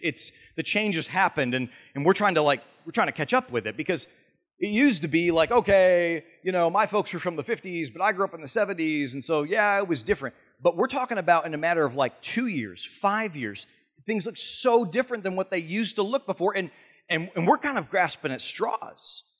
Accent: Michigan, United States; because I'm from the North Country, the hills of the north of Michigan

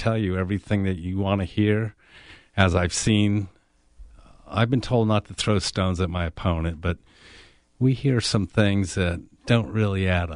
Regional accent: Florida, United States; I'm from Orange County. My parents moved here with the migration of Martin Company back in 1960 from New York.

